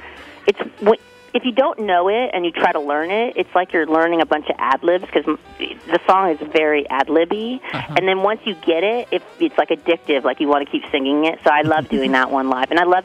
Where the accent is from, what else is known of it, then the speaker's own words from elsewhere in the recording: Anaheim, California, United States; I grew up in Anaheim, and my grandma would make gingerbread houses every year.